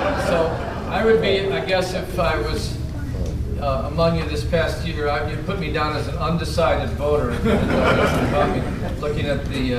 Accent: Oconomowoc, Wisconsin, United States; I come from Oconomowoc.

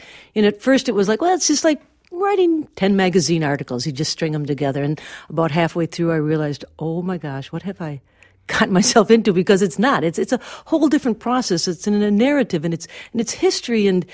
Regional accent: Milwaukee, Wisconsin, United States; Because I grew up in Milwaukee. I left. I grew up, left, and came back.

